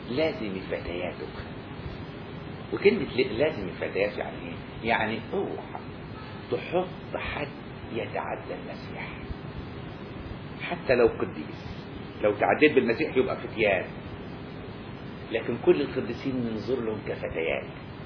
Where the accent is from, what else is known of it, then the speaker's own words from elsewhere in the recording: Upper Egypt, Egypt; عندنا في الصعيد، الغني يأكل قمح والفقير يأكل ذرة.